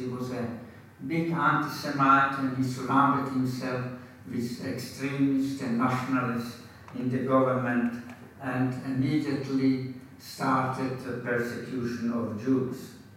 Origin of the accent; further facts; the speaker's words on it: Slovakia; I remember my childhood in a little village in Slovakia. It's about 700 inhabitants.